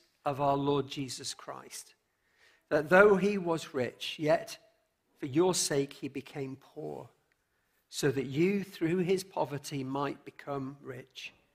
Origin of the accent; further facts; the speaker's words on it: England, United Kingdom; I am one of those English people, by the way. Well, technically, I'm half Welsh.